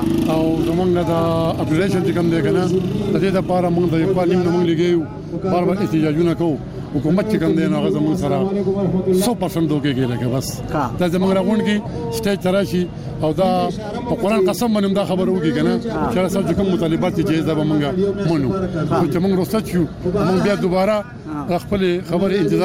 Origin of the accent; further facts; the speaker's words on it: Swat, Khyber Pakhtunkhwa, Pakistan; زه د سواد خوځښین نه راغلی ما